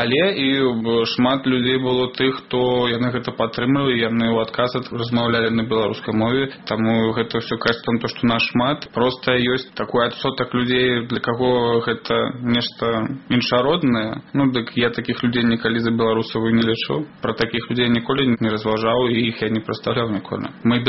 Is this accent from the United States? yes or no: no; Belarus; Я завжди був білорусом, представляв тільки Білорусь